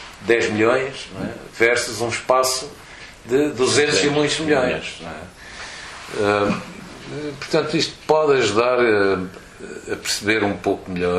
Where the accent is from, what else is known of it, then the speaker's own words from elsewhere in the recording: Portugal; porque sou português e vivo em Portugal